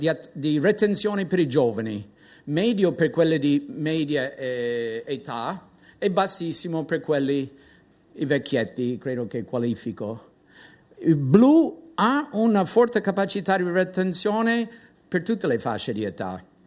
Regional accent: Palermo, Sicily, Italy; posso usare la parola come palermitano

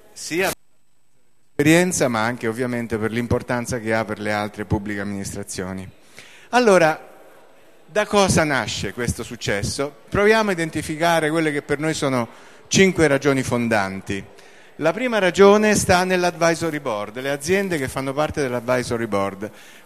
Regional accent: Umbria, Italy; io sono Umbro come Umbra lei e devo dire che in questo discorso l'Umbria c'entra parecchio

